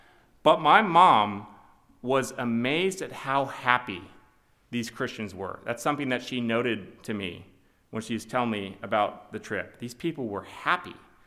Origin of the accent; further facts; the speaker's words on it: Iowa, United States; I do genuinely love my home state of Iowa, but I thought my friend had gotten quite the upgrade with where he had moved to in this part of Tennessee.